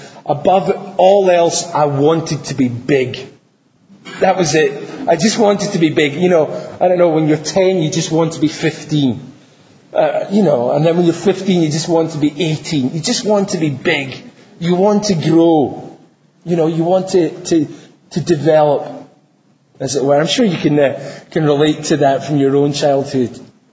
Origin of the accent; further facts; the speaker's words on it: Scotland, United Kingdom; Now, I come from Scotland.